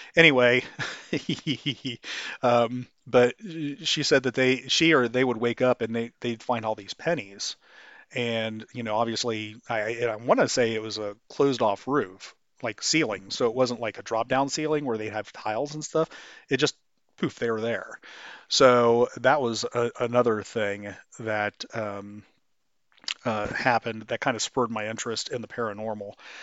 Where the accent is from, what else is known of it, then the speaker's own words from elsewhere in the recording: Ohio, United States; I grew up in Western Ohio.